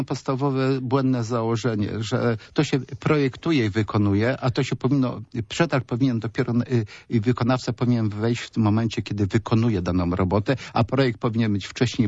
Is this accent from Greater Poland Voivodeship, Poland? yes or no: yes; Poznań, Greater Poland Voivodeship, Poland; jako poznaniacy korzystamy z tego rejonu.